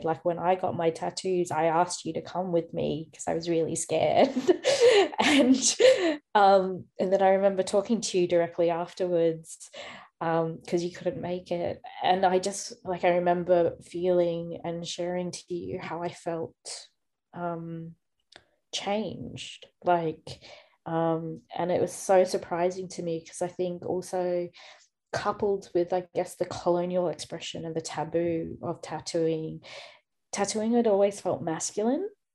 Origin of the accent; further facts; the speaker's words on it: Fiji; born there; But I'm from also in the north, but also I was born in Fiji.